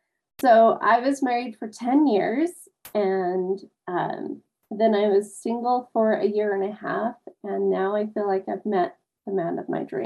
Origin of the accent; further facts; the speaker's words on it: Utah, United States; I'm from Utah.